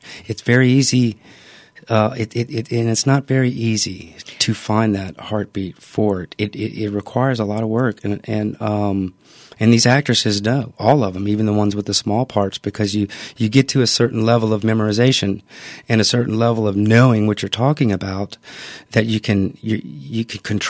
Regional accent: the South, United States; We're from the South.

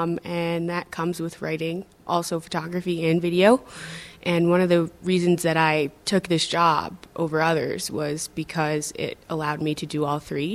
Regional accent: New York, United States; now in Denver, United States; I decided to move to Denver because I wanted a change. I was born in New York and raised there and lived there my entire life.

